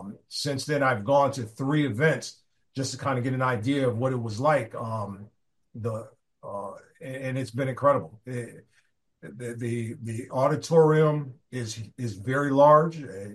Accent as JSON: {"language": "English", "town": "Bridgeport", "region": "Connecticut", "country": "United States", "said": "to make sure that because I'm from Bridgeport and we're involved and the students are involved, I'm really pushing to make this known."}